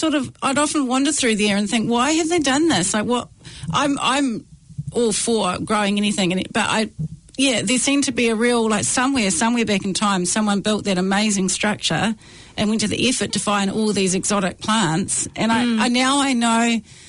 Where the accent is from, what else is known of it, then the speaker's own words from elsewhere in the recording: New Zealand; as a Kiwi girl.